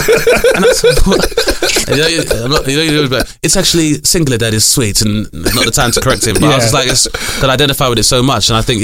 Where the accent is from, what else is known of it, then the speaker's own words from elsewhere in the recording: London, United Kingdom; also born or lived in Bradford; growing up in London is that most people I deal with have been West African and predominantly from either Ghana or Nigeria.